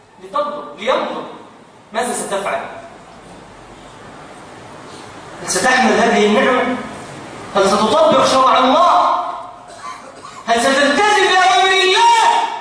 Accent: Mansoura, Dakahlia, Egypt; عندنا في المنصورة هذا الأسبوع

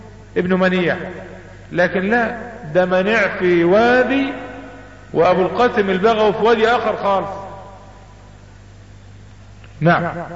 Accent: Egypt; طبعا احنا مصريين وبندخل اي مكتب في اي مصلحة حكومية او غير حكومية

